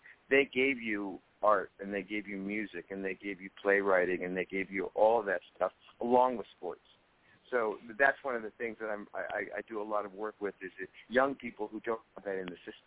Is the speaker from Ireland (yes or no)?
no; Hollywood, California, United States; But I grew up in Hollywood